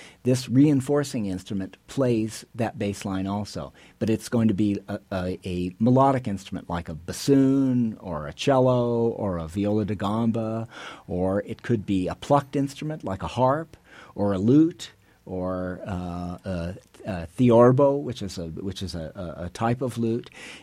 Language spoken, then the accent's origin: English; New Mexico, United States; I did. Yeah, I was born in Boston, but I grew up out here and spent most of my life in New Mexico.